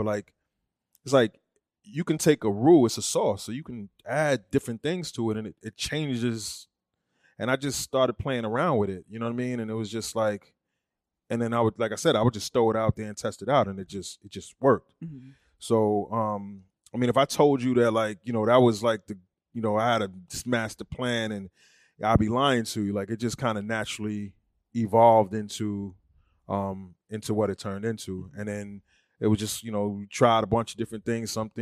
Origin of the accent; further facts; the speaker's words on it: Brooklyn, New York, United States; I'm from Brooklyn, though. I don't know. I definitely got something to do with where I came from, how I was raised.